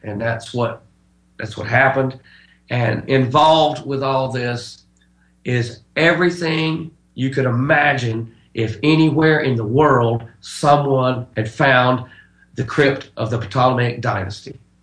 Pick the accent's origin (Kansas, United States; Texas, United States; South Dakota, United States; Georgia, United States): Georgia, United States; Armuchee; I grew up in Armurchie, Georgia.